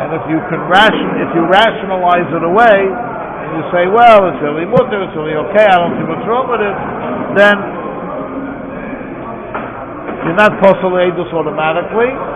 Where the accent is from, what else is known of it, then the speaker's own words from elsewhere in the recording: New York City, New York, United States; I remember when I was growing up on the Lower East Side